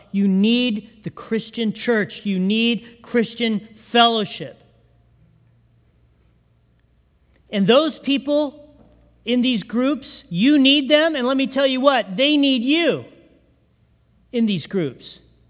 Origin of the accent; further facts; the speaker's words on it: California, United States; You know, for me that's born and raised in California, I just know how to go along for the ride, okay?